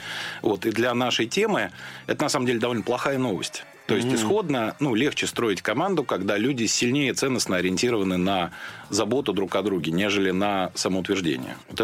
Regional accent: Russia; потому что я человек русский, россиянин, да, я, собственно, переживаю за свою страну

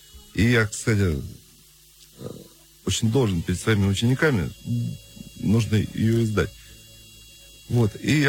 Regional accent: Moscow, Russia; born there; Я родился в Москве, но мой отец был морским пехотинцем. Я жил все время в военных гарнизонах, на границе.

